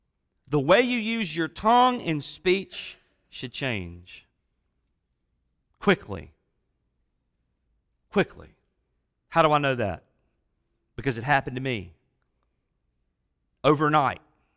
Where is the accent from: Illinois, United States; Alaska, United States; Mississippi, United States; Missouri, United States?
Mississippi, United States; but I come from the Mississippi Delta, and I understand that sometimes these old habits die hard